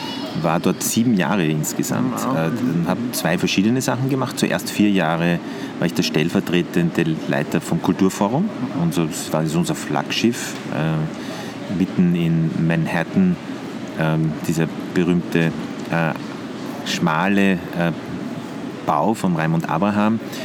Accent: Vienna, Austria; Und meine Familie ist sozusagen eine burgenländische Familie. Meine Eltern haben aber damals schon in Wien gewohnt. Und ich bin dann in Wien aufgewachsen, in die Schule gegangen. und habe auch studiert in Wien

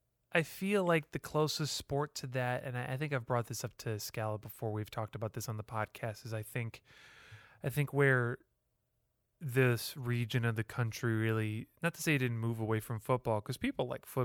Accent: Great Lakes, United States; its early days were very much where I'm from, the Lake States, the East Coast. Well, I'm not from the East Coast, you know what I mean?

